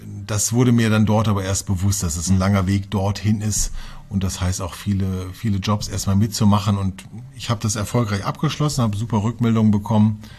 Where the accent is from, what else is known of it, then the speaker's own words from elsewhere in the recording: Hanover, Lower Saxony, Germany; born there; accent: no dialect; Ich bin ja gebürtiger Hannoveraner, das heißt, ich bin dialektfrei